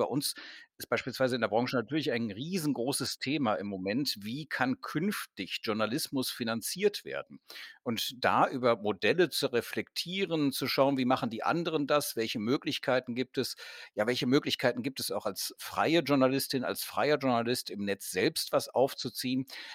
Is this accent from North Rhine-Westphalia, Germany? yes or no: yes; Cologne, North Rhine-Westphalia, Germany; Ich komme aus Köln. Wir haben beispielsweise den Kölnberg, wir haben Chorweiler und viele andere Bereiche